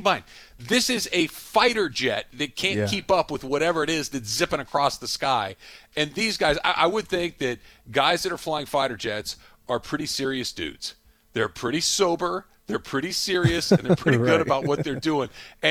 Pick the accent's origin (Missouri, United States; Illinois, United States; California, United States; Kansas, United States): California, United States; Look, I am a native Californian. I love being a Californian, all those things.